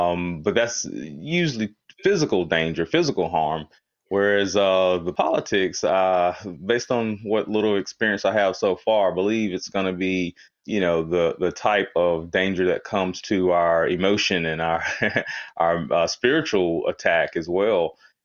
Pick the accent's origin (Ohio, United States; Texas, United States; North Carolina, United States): North Carolina, United States; Greensboro; I am also a native of North Carolina, born and raised in Greensboro. Currently live in the McLeansville area. Again, been here all 41 years of my life.